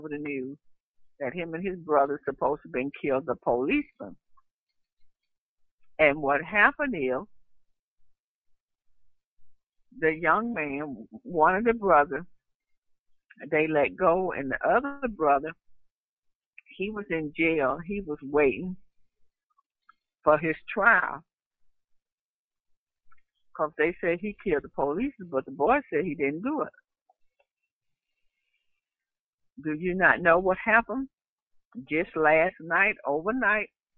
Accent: Hattiesburg, Mississippi, United States; In my hometown, In Hattiesburg, Mississippi, it's like an hour and 15 minutes from me.

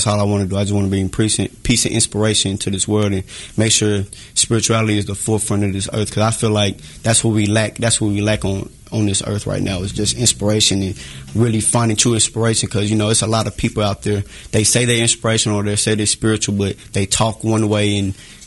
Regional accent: Texas, United States; also born or lived in Louisiana / Georgia; Oh, I'm from Texas, you know. Really from everywhere from the South because I was born in Louisiana, uh-huh. raised in Georgia and Texas, but I call Texas my home because that was the last place I was at.

